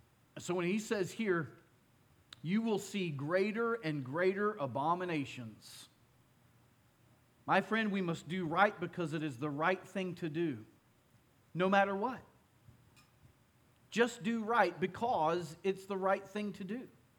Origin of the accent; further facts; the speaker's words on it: Florida, United States; I grew up in the South. I grew up in Northeast Florida, and there we have a lot of pine trees.